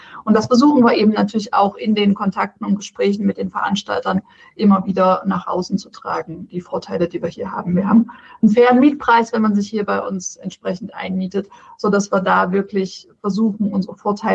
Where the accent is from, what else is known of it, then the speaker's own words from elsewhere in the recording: Erfurt, Thuringia, Germany; dass ich als echte Erfurter Puffbohne nicht müde wäre zu erzählen, wie schön und toll Erfurt ist